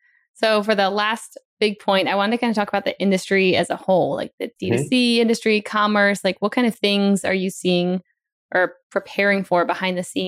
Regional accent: Maryland, United States; like my hometown in Maryland, where, you know, my expectations there would have probably been to have a huge wraparound couch.

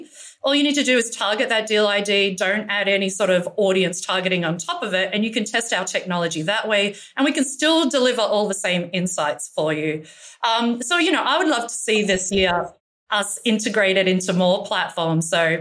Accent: Melbourne, Victoria, Australia; now in New York, United States; I would have to say Melbourne, and not because I'm from Melbourne. I have lived in a lot of different cities and countries

